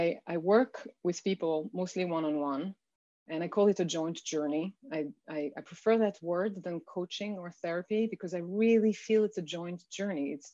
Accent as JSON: {"language": "English", "country": "France", "tie": "born or raised there", "also_born_or_lived": "New York / Hawaii / Mongolia / India", "moved": "yes", "lives_now": "California, United States", "said": "I grew up in France. I lived in New York, in Hawaii, in Mongolia, in India, and now I'm in California."}